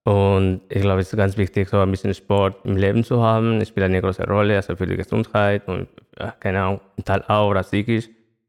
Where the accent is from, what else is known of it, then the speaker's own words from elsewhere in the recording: Mexico City, Mexico; German is a second language; now in Germany; Ich komme aus Mexiko. Und zwar aus Mexiko-Stadt, eine ultra große Stadt, sag ich mal.